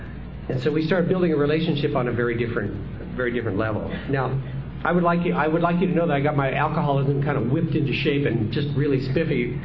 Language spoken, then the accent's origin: English; Canada; I had an opportunity to go to Vancouver, to go back to my home country for business purposes.